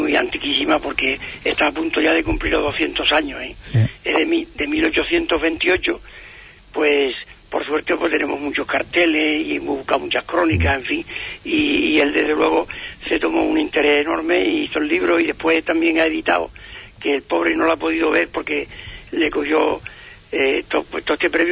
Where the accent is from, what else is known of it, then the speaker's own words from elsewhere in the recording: Valverde, Spain; pues eres de Valverde y yo también